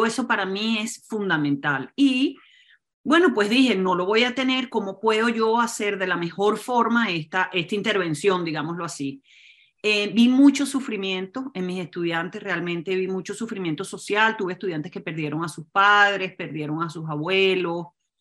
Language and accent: Spanish; Venezuela; Yo nací, crecí en Venezuela con padres alemanes, pero pues allí nací, ahí crecí. Y es un país con una inmensa inequidad social, realmente una cosa terrible